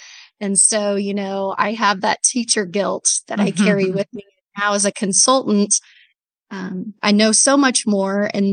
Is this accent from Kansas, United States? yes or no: yes; Kansas, United States; I am also from Southwest Kansas.